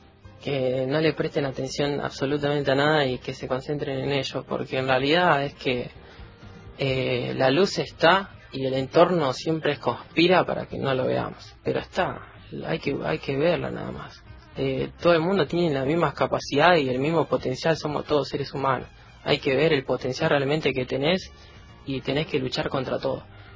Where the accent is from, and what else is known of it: Argentina